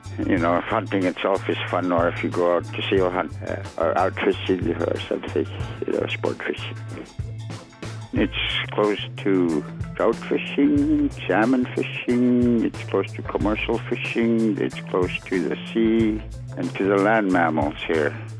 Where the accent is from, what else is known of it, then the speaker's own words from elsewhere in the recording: Twin Hills, Alaska, United States; I'm from Twin Hills, and I work in the council office as a grant writer.